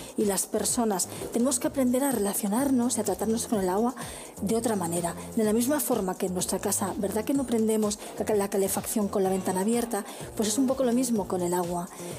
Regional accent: Barcelona, Catalonia, Spain; Yo provengo de España, en Barcelona, que es una ciudad también con bastante escasez hídrica

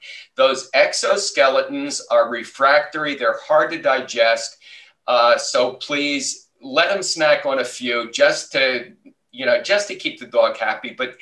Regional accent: New Jersey, United States; accent: Jersey; well, you know, I'm from Jersey, so I know a little bit of the Jersey talk still.

